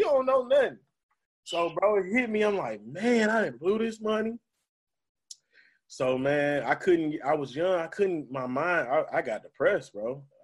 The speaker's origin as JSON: {"language": "English", "town": "Detroit", "region": "Michigan", "country": "United States", "said": "That's what I'm saying. So even still, we had more people, luckily, that did get money"}